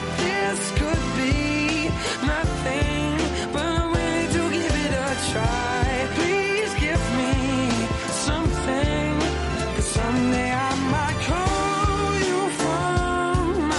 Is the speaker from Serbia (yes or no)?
yes; Kragujevac, Šumadija, Serbia; ja sam iz Kragujevca